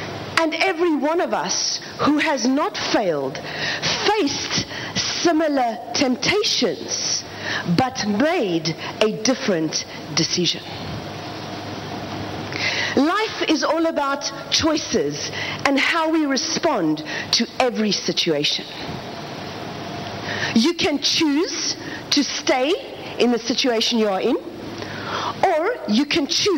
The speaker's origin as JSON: {"language": "English", "country": "South Africa", "said": "I am from South Africa"}